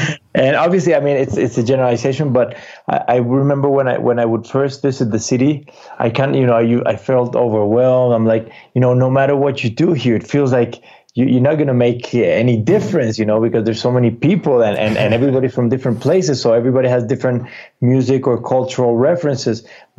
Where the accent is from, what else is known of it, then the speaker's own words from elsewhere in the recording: Bogota, Bogotá, Colombia; I am born and raised in Bogota, but I have family, I have Paisa family, you know, from the Medellin region. But I also spend a lot of my summers in Cartagena, and I have a grandfather who was from Cartagena.